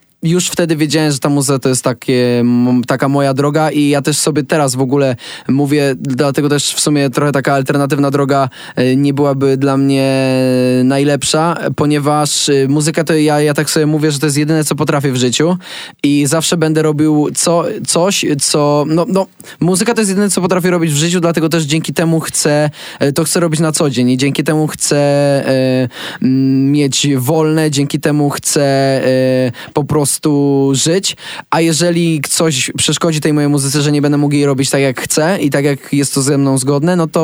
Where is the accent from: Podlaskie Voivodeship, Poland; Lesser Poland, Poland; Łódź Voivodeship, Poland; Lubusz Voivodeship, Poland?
Lesser Poland, Poland; Kraków; born there; also born or lived in Zielonki; w Zielonkach, tam gdzie mieszkam, w sensie mieszkałem, tam się nie wychowywałem, nie urodziłem, urodziłem się w Krakowie, ale później się urodziłem do Zielonek